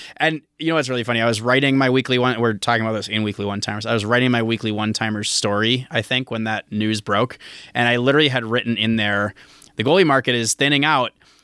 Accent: Minnesota, United States; So the bit there is that I grew up in Minnesota.

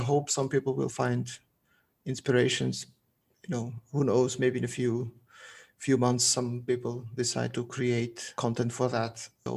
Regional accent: Zurich, Switzerland; English is a second language; also born or lived in Portugal; I grew up in Switzerland most of my life, so this very strong Zurich accent keeps popping up in Germanic languages.

